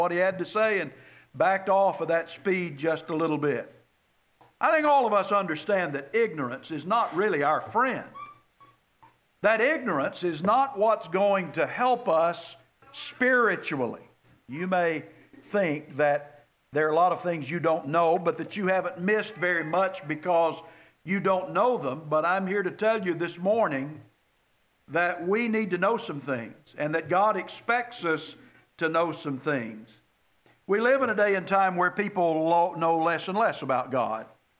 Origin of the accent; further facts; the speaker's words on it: Houston, Texas, United States; well, look, I'm from Houston, Texas, and I am absolutely ignorant about the traffic around here.